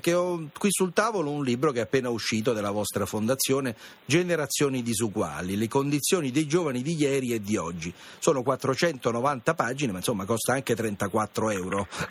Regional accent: Rome, Lazio, Italy; come io sono romano

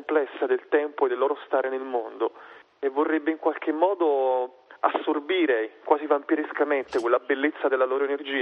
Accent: Naples, Campania, Italy; scrivere dei luoghi in cui io sono nato a Napoli e vivo a Napoli

